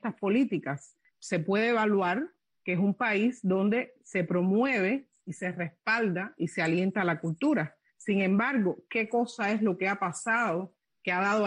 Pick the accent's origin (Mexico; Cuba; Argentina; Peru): Cuba; Quienes nacimos y crecimos en Cuba bajo estas condiciones